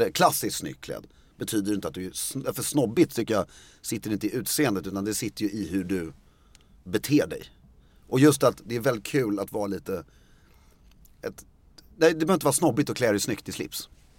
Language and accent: Swedish; Stockholm, Stockholm County, Sweden; Pappa kommer från Halmstad. Eller det beror, han är född i Stockholm. Så jag är uppvuxen på Karlaplan och gått på Lundsberg och hela den där grejen.